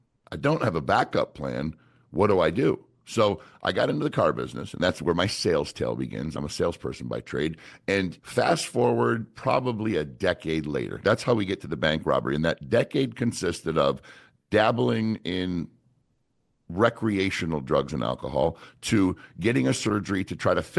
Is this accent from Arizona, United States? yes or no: no; Cato, New York, United States; Where we grew up in Cato, New York, if you weren't cracking a beer by 11 or 12 years old, then you weren't having any fun.